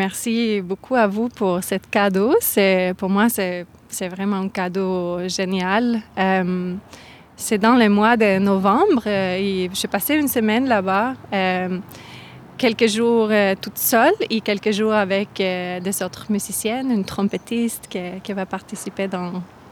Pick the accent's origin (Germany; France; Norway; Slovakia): Norway; Northern Norway; French is a second language; Moi, je viens de la Norvège et avec mon premier album, j'ai enregistré toutes les chansons là-bas, dans le nord de la Norvège. Okay. Je viens de c'est le côté comme arctique, c'est vraiment dans le nord.